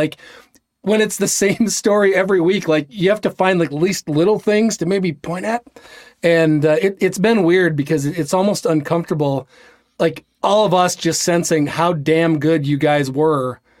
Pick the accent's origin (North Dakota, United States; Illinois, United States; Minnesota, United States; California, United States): Minnesota, United States; I'm a Minnesota sports fan. I'm a Minnesotan